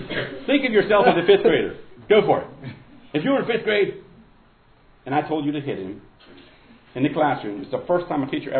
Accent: Midwest, United States; You see, actually, I come from the Midwest.

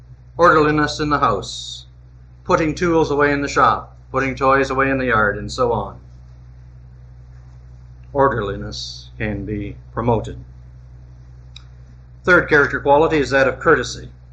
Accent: Canada; I'm from Canada, and we do things a little differently and oddly there.

